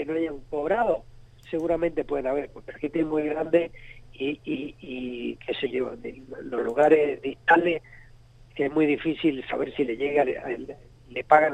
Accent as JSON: {"language": "Spanish", "region": "San Juan", "country": "Argentina", "said": "Claro, yo soy sanjuanino y soy cirujano."}